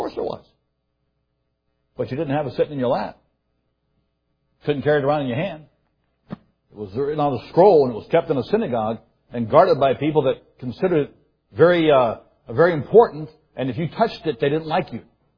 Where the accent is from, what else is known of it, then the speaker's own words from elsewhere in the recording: New York, United States; I grew up in New York State, and as far as I know, in 20 years, I never heard a gospel presentation.